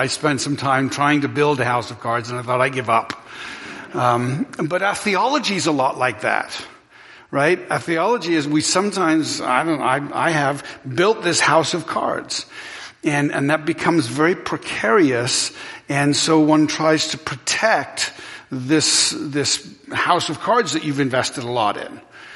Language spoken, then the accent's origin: English; England, United Kingdom; I was raised in England.